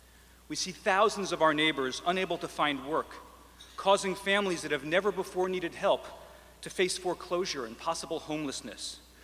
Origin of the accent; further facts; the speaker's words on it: Miami, Florida, United States; In my house growing up in Miami, I was raised with the concept of tikkun olam, the Jewish belief that each of us has the duty to work to heal and repair the world.